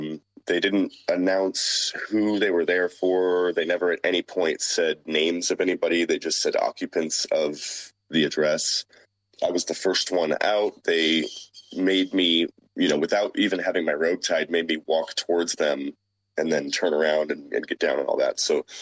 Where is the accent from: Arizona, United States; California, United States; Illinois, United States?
California, United States; Los Angeles; I've been going to San Diego most of my life. I grew up in Los Angeles